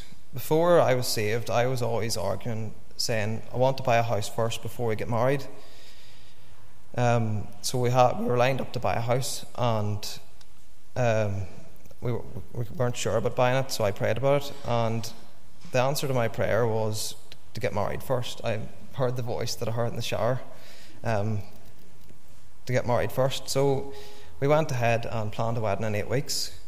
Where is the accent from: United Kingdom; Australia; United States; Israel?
United Kingdom; Florence Court, Northern Ireland; I grew up outside Enniskillen in a small village called Florence Court.